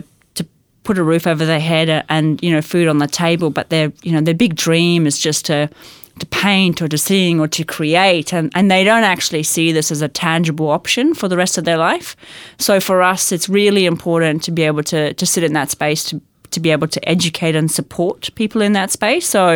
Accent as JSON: {"language": "English", "country": "Zimbabwe", "tie": "born or raised there", "said": "growing up in Zimbabwe"}